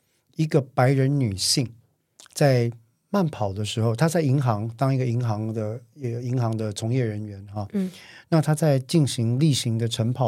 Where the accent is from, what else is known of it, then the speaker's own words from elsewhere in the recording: Taiwan; 我们台湾人就常觉得台湾治安很差嘛